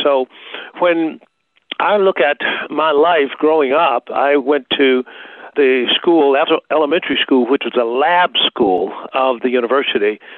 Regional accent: Tuskegee, Alabama, United States; And so Tuskegee itself, small town, but had a big legacy.

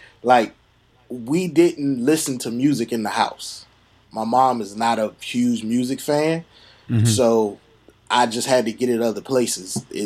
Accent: Alexandria, Virginia, United States; Alexandria, all through Northern Virginia, but Alexandria and Fairfax specifically.

